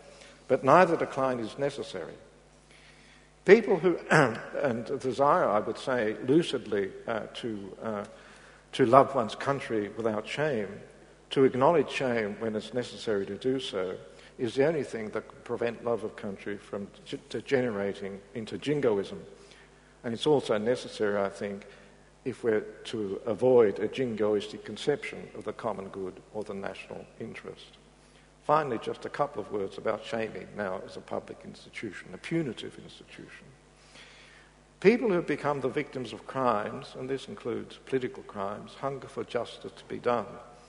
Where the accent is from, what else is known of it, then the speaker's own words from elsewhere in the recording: Victoria, Australia; And only as an Australian, rather than a Victorian, can I feel rightly ashamed of what was done in other parts of the country.